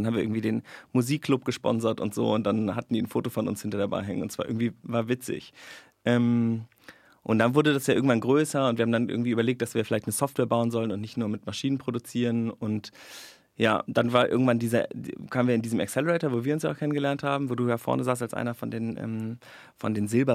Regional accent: Hamburg, Germany; born there; ich bin in Hamburg geboren

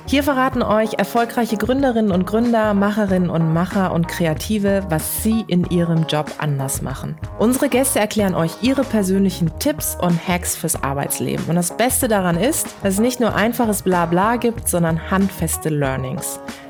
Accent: Baden-Württemberg, Germany; ich komme aus Baden-Württemberg

